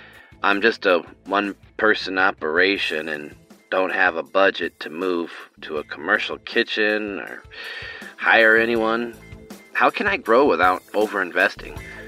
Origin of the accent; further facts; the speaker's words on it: Iowa City, Iowa, United States; I'm from Iowa City, and I've been listening to the show for a couple of years now.